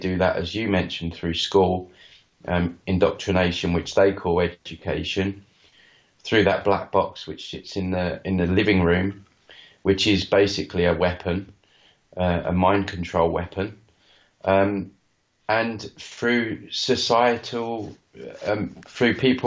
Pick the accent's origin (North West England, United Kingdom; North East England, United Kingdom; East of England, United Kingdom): East of England, United Kingdom; and I come back to my hometown down here in Essex, which is near London, east of London.